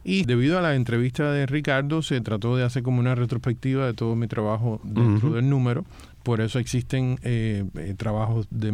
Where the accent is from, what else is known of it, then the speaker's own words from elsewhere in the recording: Cuba; now in France; mi niñez y mi adolescencia. Pues fue muy rica en cuanto a todo lo que pude almacenar como experiencia cubana, ¿no?